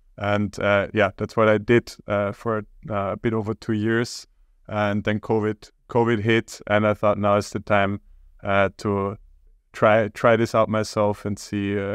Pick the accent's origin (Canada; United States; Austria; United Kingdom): Austria; now in Netherlands; So I'm originally from Austria, but decided quite early on to move to the Netherlands